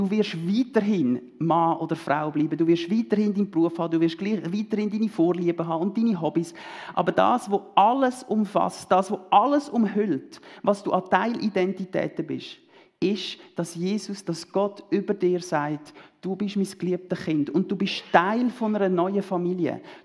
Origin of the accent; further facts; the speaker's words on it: Switzerland; dass ich sage, ich bin Schweizer